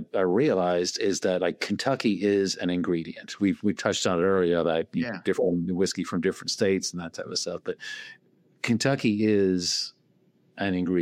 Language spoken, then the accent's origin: English; Dublin, Leinster, Ireland; I'm Irish. I grew up in Dublin. I got my degree in chemical engineering there.